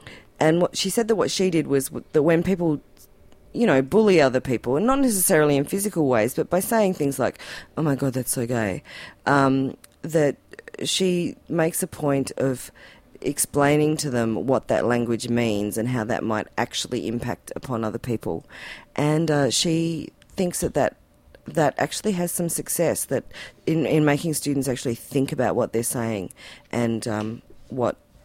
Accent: Tasmania, Australia; I've got an excuse. I was from Tassie.

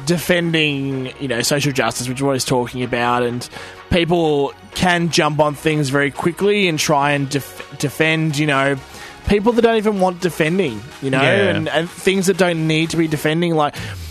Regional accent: Australia; And we're Australian, right?

